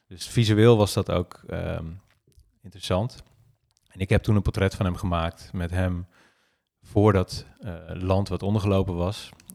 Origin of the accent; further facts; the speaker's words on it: IJssel valley, Netherlands; kustlijn in de IJsselvallei kan komen te liggen. Nou, dat is de regio waar ik woon, dat is de regio waar ik ben opgegroeid.